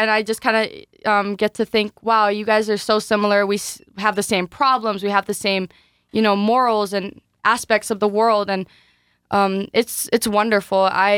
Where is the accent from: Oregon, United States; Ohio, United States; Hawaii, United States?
Hawaii, United States; I'm from the Big Island of Hawaii.